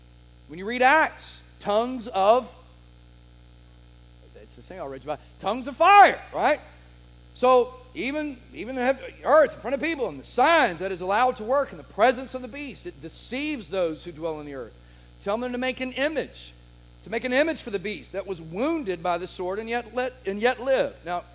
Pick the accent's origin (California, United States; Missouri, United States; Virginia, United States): Virginia, United States; Hampton; Now, I grew up in Hampton, Virginia, and guess what my zip code was? It was the zip code of our church.